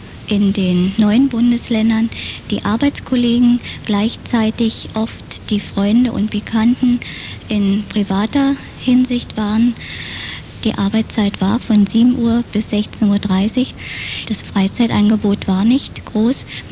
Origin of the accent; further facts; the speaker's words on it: Berlin, Germany; Hier muss man als Berliner selbst auf die Menschen zugehen, ansonsten findet kein Kontakt statt oder sehr wenig.